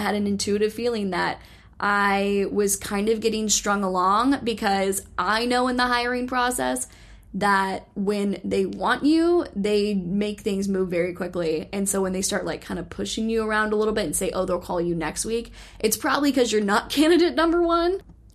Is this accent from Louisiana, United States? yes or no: no; Dallas, Texas, United States; born there; I was born in Dallas, and I thought, oh, this is a full circle moment. I'm supposed to be going back to Dallas.